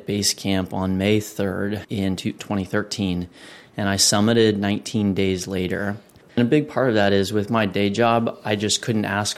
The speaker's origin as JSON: {"language": "English", "town": "Loveland", "region": "Colorado", "country": "United States", "tie": "born or raised there", "said": "I grew up in Loveland, Colorado, at near Denver's altitude, about 5,000 feet."}